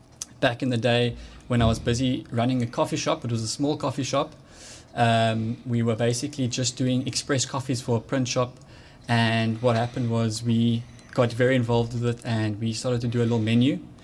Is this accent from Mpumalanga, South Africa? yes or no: no; Cape Town, Western Cape, South Africa; I'm 22 years old and I was born and raised in Cape Town.